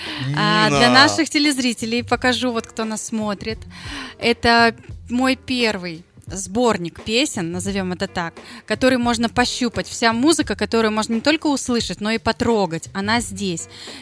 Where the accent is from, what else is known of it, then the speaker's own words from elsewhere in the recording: the North, Russia; accent: northern; некоторые люди обращают до сих пор на мой северный говор. Хотя, вроде бы, я говорю нормально, но говорят, ты откуда-то? Я говорю, с севера.